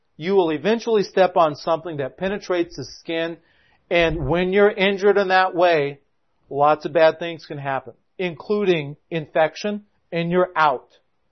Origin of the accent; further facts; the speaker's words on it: Washington, United States; Well, I'm from Washington State. I had never heard of Franconia Notch